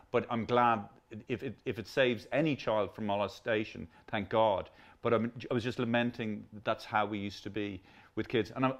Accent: Ireland; now in London, United Kingdom; as an Irish person coming over to London in the early 80s, and that little flicker in the eye when you were Irish.

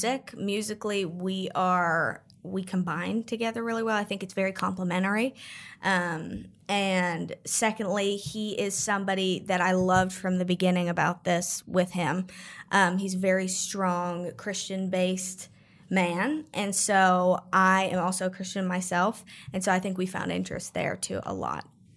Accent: Pittsburgh, Pennsylvania, United States; since I'm from Pittsburgh, I never knew that I was going to see myself being with somebody extremely country.

